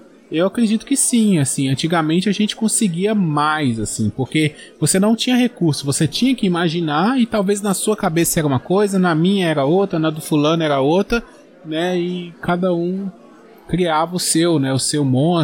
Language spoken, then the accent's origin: Portuguese; Minas Gerais, Brazil; Eu sou de Minas, interior de Minas. Eu cresci com a minha avó contando histórias, contando lendas e tal.